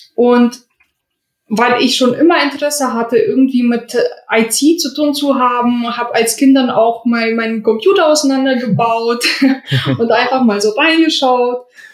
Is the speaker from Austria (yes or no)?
no; Bremen, Germany; now in Hamburg, Germany; Aufgewachsen bin ich in Bremen, habe dann studiert und bin dann so rumgekommen in Deutschland.